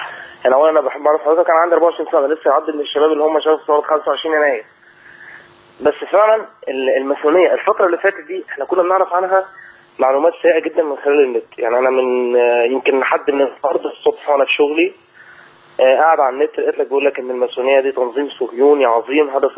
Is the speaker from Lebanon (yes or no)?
no; Egypt; مثلا زي الهلال الاحمر مثلا عندنا في مصر،